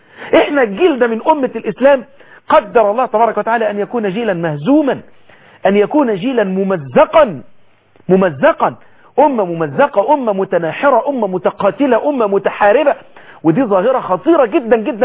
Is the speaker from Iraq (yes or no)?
no; Egypt